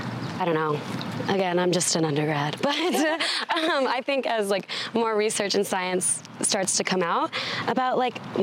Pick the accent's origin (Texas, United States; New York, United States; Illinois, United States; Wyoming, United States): Texas, United States; Dallas; now in Colorado, United States; I am from Dallas and like the plains, and I came to Colorado to, you know, thinking I was going to work in like mountain systems or like forest and everything.